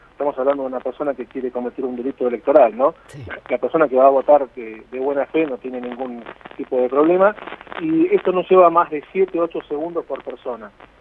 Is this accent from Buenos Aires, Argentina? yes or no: yes; Buenos Aires, Argentina; desde acá como porteño